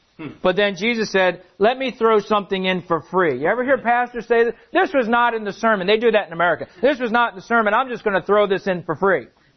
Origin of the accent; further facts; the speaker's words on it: Philadelphia, Pennsylvania, United States; And we're from the Philadelphia area.